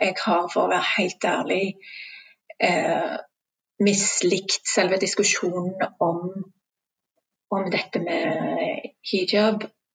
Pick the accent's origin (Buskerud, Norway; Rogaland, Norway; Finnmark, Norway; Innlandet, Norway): Rogaland, Norway; Stavanger; also born or lived in Sri Lanka; Jeg er jo vokst opp her i Norge. Jeg er opprinnelig fra Sri Lanka. Jeg flyttet til Norge som 10-åring og har siden bodd i Stavanger. Og jeg er norsk. Jeg er stolt av å være norsk.